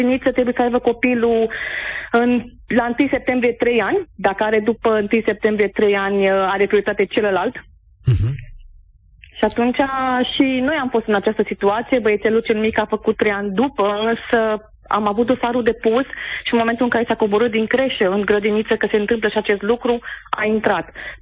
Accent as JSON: {"language": "Romanian", "town": "Sibiu", "region": "Sibiu County", "country": "Romania", "said": "de la Sibiu sunt."}